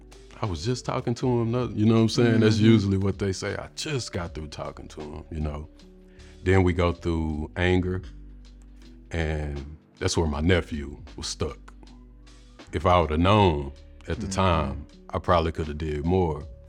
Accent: Fort Worth, Texas, United States; from Fort Worth, Texas, where I've been a barber for a little over 20 years now.

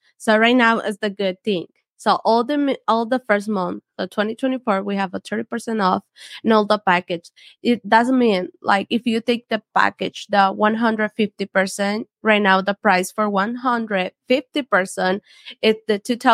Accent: Honduras; Honduras.

